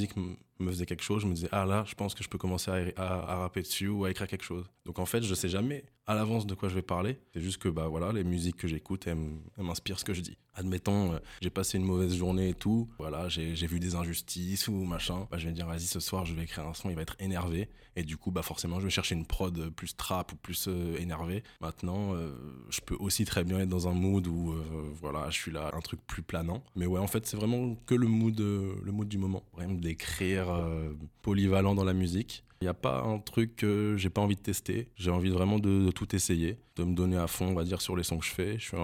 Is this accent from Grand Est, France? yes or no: no; Dreux, Centre-Val de Loire, France; also born or lived in Versailles; Je suis droué depuis mon troisième jour, quoi. Je suis né à Versailles, après, mes parents habitent à Dreux